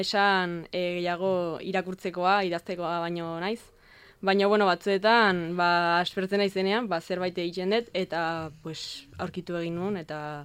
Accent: Pamplona, Navarre, Spain; ni hemen, Iruñekoa naiz, baino txanterakoa, eta Navarro Biosladan ikasten nago orain, baino bueno, ni Eunaten nengoen lehen, horregatik, euskera hitz egiten dut.

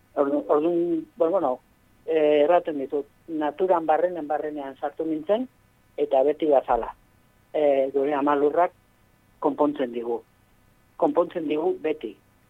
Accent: Sunbilla, Navarre, Spain; born there; now in Oronoz, Spain; ni jaio nintzen Zumbilen

